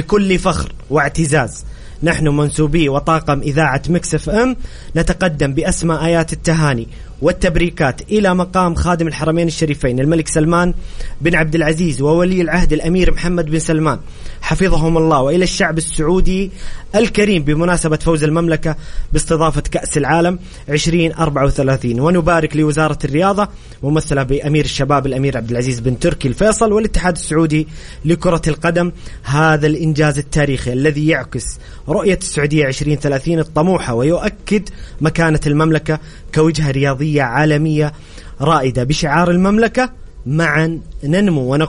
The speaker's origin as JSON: {"language": "Arabic", "country": "Egypt", "said": "لقد تشرفنا اليوم كمصريين وعرب"}